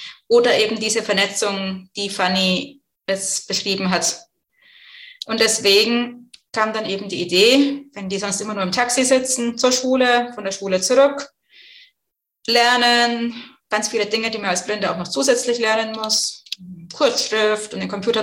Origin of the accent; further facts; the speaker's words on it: Bavaria, Germany; also born or lived in Brazil; now in Chemnitz, Germany; bin jetzt 42 Jahre alt, wohne in Chemnitz. Wie man meiner Sprache gut anhören kann, komme ich eigentlich aus dem Frankenland, war aber zwischendrin lange international unterwegs, mehrere Jahre in Brasilien gelebt